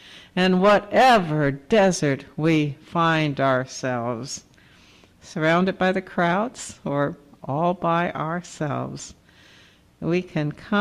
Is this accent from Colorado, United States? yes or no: no; Great Barrington, Massachusetts, United States; born not far from here in Great Barrington, Massachusetts, which was my hometown for a long time.